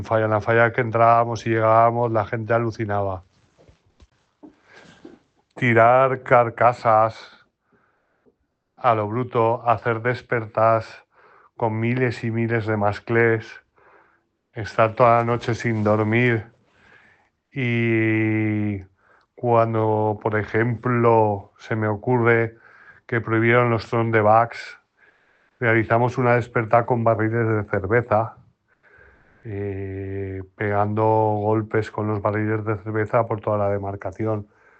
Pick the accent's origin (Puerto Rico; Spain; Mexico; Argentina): Spain; Caudete, Castilla-La Mancha; Yo ya desde pequeñito estoy vinculado a la pólvora porque en las fiestas de mi pueblo, de Caudete Albacete